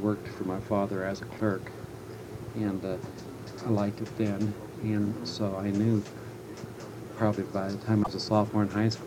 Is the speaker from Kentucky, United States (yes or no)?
no; Farrell, Pennsylvania, United States; First, I was born over on Fruit Avenue. And then my father built a home up near the Farrell Senior High School on Romer Boulevard, which was Haywood Street then.